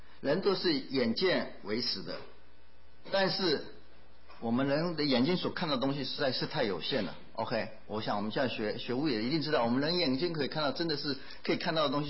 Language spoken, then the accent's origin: Chinese; Taiwan; 就像我从小长大在台湾，我知道洪水什么样子，因为台湾常常有台风